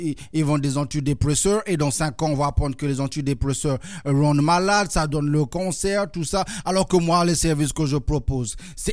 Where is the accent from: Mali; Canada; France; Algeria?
France; French Antilles; moi je suis des Antilles